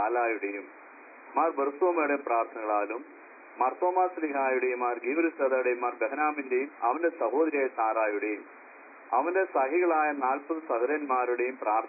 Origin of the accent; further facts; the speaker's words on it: Mylapra, Kerala, India; എന്റെ സ്വദേശം മൈലപ്രായാണ്.